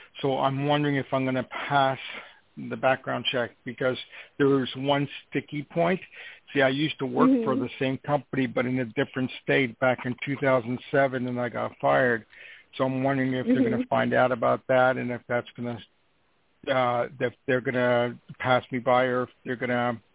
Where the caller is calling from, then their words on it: New York, United States; I'm calling from New York.